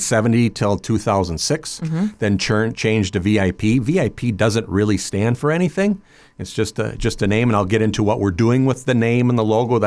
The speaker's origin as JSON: {"language": "English", "town": "Wauwatosa", "region": "Wisconsin", "country": "United States", "tie": "born or raised there", "lives_now": "La Crosse, United States", "said": "I grew up in the Milwaukee area, Wauwatosa."}